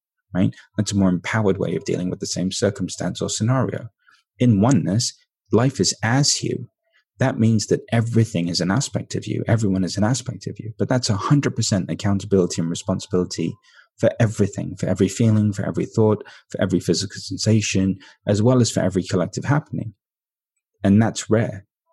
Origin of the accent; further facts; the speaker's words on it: India; So I'm Indian.